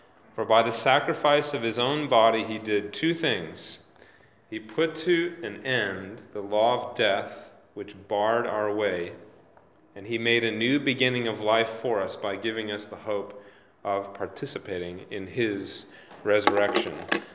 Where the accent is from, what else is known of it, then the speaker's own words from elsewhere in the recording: Saskatchewan, Canada; The city that I was raised in Saskatchewan, in Canada, used to be called Pile of Bones.